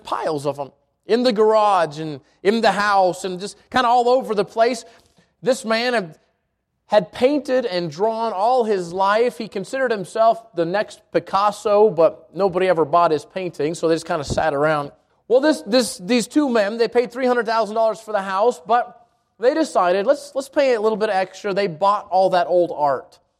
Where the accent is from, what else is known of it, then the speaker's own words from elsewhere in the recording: Albuquerque, New Mexico, United States; growing up in the South Valley of Albuquerque, I'm familiar with fields. We had one right behind our house